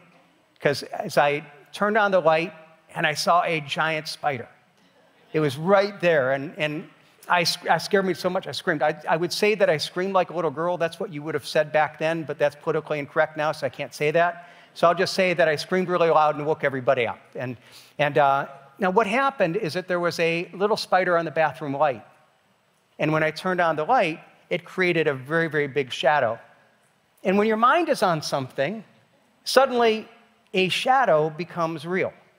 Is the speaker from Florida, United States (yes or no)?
no; Ohio, United States; Now, I grew up here in Northeast Ohio, and growing up in Northeast Ohio, there was an iconic TV show that I loved growing up. I moved away in 1983, and after being gone for 25 years, when I came back